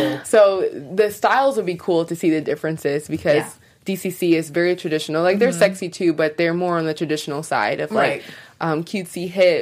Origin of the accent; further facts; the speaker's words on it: Washington, United States; I'm like 30 minutes from Seattle